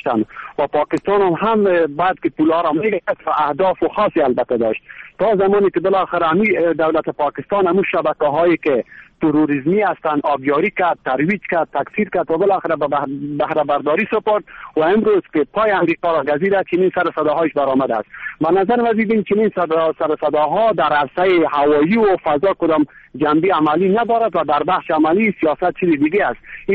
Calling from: Mazar-i-Sharif, Balkh, Afghanistan; از مزار شریف آمدیم.

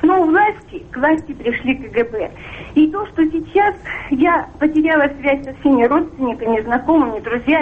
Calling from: Canada; Я звоню вам из Канады.

